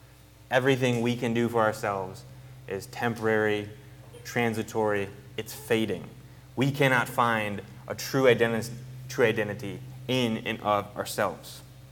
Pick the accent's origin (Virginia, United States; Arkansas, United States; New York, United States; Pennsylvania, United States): New York, United States; Buffalo; I'm born and raised in Buffalo.